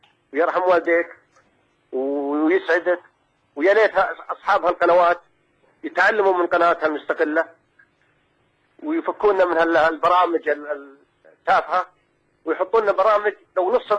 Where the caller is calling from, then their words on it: Saudi Arabia; أنا من السعودية عمري 45